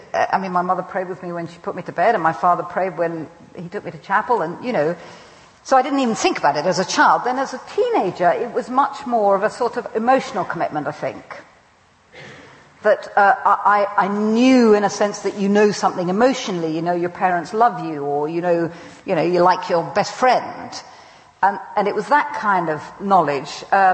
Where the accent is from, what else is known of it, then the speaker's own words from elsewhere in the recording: Cambridge, East of England, United Kingdom; next door to the family I was brought up in Cambridge.